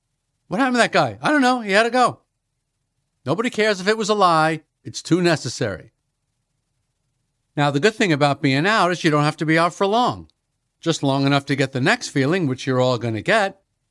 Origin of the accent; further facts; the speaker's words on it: Long Island, New York, United States; also born or lived in Brooklyn; I was born in Brooklyn. We lived in the city. Then my parents decided they wanted to move out of the city and live on Long Island.